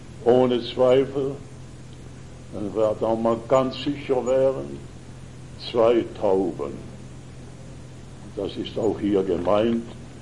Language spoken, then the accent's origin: German; Schaffhausen, Switzerland; lass mich das als Schaffhauser kühn sagen